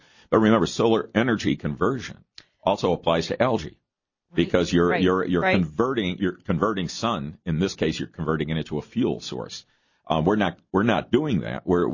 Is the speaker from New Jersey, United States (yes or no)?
no; Chicago, Illinois, United States; I come from Chicago, from the south side of Chicago